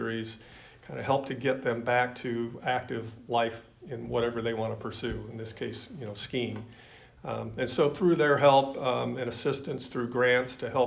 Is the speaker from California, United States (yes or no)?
yes; Lodi, California, United States; So I'm going to start from my hometown in Lodi, California, which is about 70 miles from the academy